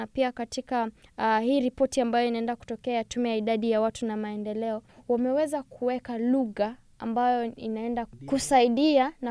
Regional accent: Nairobi, Kenya; Lakini kweli mimi ambapo ninatoka kama Nairobi, mimi ninaona kwamba vijana wengi wanajaribu kutafuta ajira.

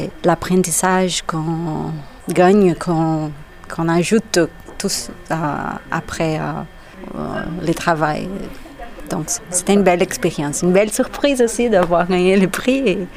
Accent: Brazil; French is a second language; je viens du Brésil

